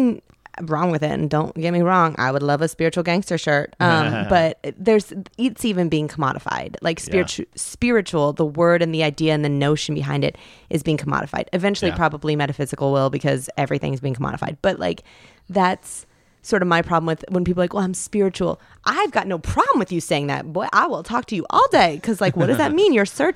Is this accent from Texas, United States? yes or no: no; Indiana, United States; now in Pasadena, United States; I'm from Indiana.